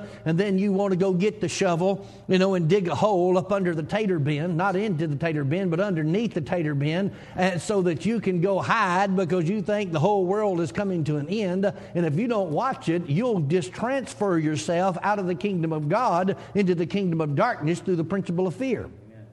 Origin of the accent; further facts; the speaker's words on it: Georgia, United States; just my home state of Georgia, even though I live in Oklahoma now